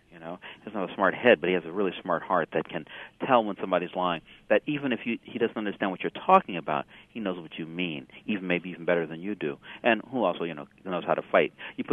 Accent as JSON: {"language": "English", "town": "Los Angeles", "region": "California", "country": "United States", "said": "And so one of the places I'm from Los Angeles, mm-hmm."}